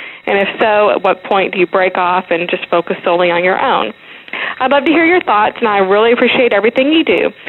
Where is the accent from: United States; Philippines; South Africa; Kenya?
United States; Houston, Texas; Hi, Michael. … from Houston, Texas, and I blog at PriorityMinistries.com.